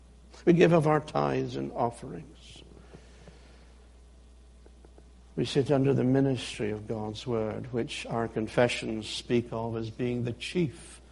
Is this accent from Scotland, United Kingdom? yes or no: yes; Edinburgh, Scotland, United Kingdom; Growing up in Edinburgh last century, we lived in a part of Edinburgh where you could still have coal fires.